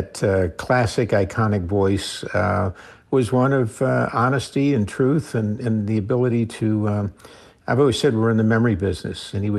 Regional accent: Tampa, Florida, United States; I did, and I was very blessed back growing up in Tampa, Florida in the mid-50s.

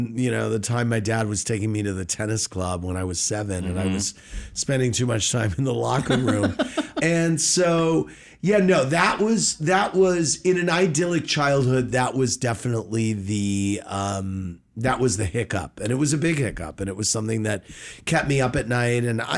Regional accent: St. Louis, Missouri, United States; Born and raised in St. Louis, parents were in the food manufacturing and distribution business.

